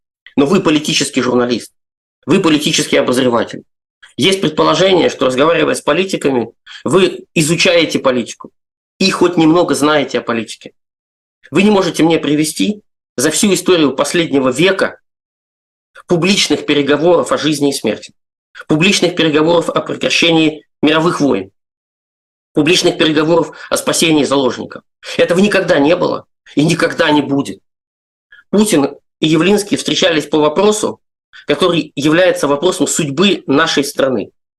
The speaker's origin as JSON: {"language": "Russian", "town": "Pskov", "region": "Pskov Oblast", "country": "Russia", "said": "Может быть, я из Пскова смогу объяснить вам"}